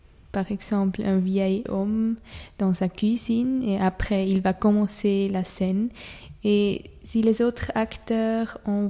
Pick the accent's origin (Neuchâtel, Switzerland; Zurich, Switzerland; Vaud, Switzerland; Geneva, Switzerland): Zurich, Switzerland; Moi, je suis suisse et je viens de Zurich.